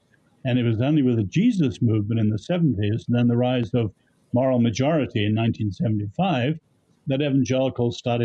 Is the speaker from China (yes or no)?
yes; China; now in United States; But I grew up in China with lots of Americans, both at school and in Nanjing, where we lived in the capital.